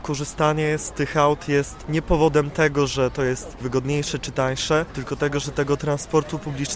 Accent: Łomża, Podlaskie Voivodeship, Poland; Ja jestem z Łomży, to jest 80 km od Białegostoku.

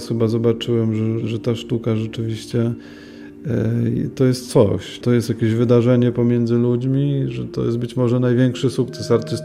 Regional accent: Dębica, Subcarpathian Voivodeship, Poland; Pochodzę z Dębicy, takie miasteczko między Tarnowem a Rzeszowem.

